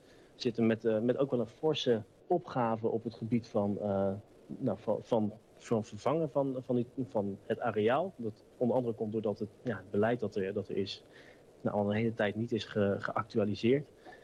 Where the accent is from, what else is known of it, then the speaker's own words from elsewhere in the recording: Deventer, Overijssel, Netherlands; En ik kom er wel uit Deventer en ik vertel erover